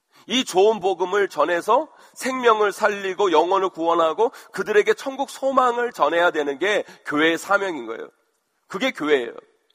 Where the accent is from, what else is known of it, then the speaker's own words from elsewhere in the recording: Seoul, South Korea; 제 고향 그 서울 그 동네에 가보면 제 모교회 바로 옆에 신천지 모임 장소가 있어요.